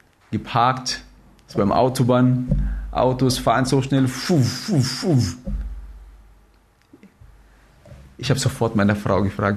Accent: Philippines; German is a second language; now in Germany; In dem Land, wo ich herkomme, Philippinen, hey, das ist optionell.

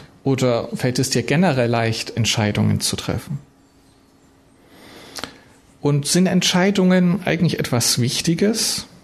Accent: Jena, Thuringia, Germany; also born or lived in Wurzen; aufgewachsen in Jena und Wurzen und mit weiter, später dann aber auch in Landshut, Darmstadt und Unterliederbach unterwegs gewesen.

